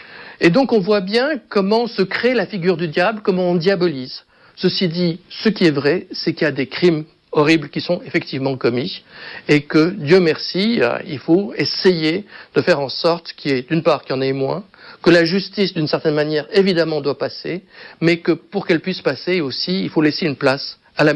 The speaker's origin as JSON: {"language": "French", "country": "Switzerland", "said": "Je suis suisse, oui."}